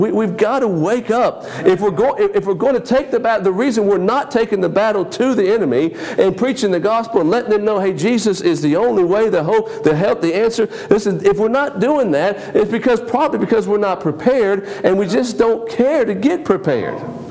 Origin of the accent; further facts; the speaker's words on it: Paraguay; Y'all know I grew up in Paraguay